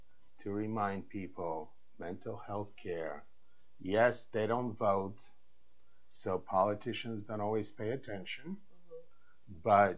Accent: Louisville, Kentucky, United States; And I grew up in Louisville, so for me, I feel like it's home.

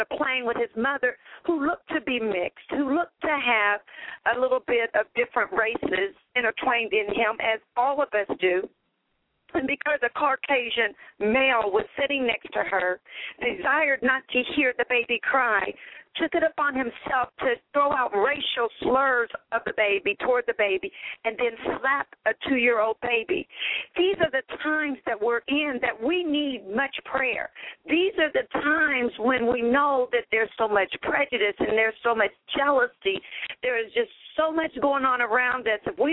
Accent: United States; I thank God that I not only can say I'm an American, but I am a child of God.

